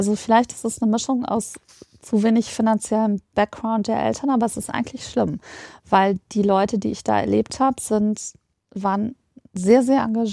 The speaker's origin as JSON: {"language": "German", "region": "North Rhine-Westphalia", "country": "Germany", "said": "Also so Ruhrpott-Slang. Ich komme aus der Nähe des Ruhrgebiets."}